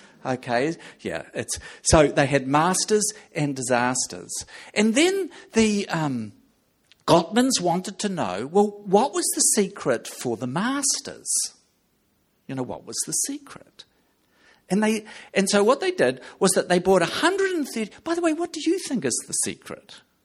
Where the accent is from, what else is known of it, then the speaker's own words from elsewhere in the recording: New Zealand; I am a Kiwi, so bear with me.